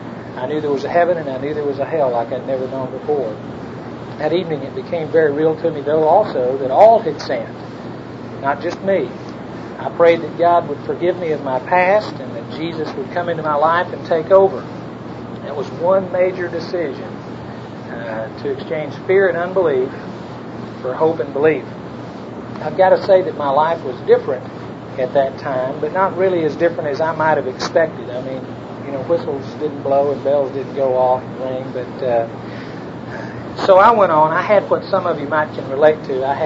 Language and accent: English; Waco, Texas, United States; By the way, this is my wife, Brenda, over here, and we're from Waco, Texas.